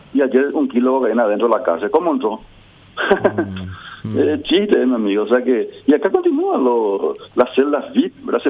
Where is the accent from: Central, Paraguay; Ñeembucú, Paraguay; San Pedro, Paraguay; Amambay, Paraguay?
Amambay, Paraguay; Pedro Juan Caballero; soy perofanino, paraguayo, nacido, criado, mal criado acá